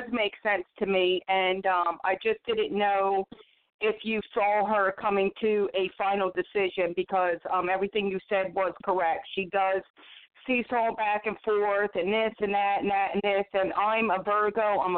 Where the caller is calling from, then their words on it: Philadelphia, Pennsylvania, United States; calling, and I'm calling from Philadelphia, PA.